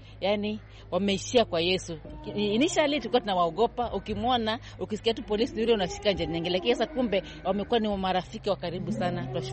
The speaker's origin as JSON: {"language": "Swahili", "town": "Mombasa", "region": "Mombasa County", "country": "Kenya", "said": "natokea mtaa Magongo."}